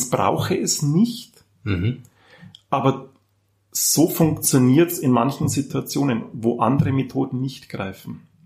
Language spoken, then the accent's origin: German; Passau, Bavaria, Germany; Also ich bin katholisch, Entschuldigung, wenn ich das jetzt mal so sage, ich bin katholisch behütet, brav in Passau aufgewachsen.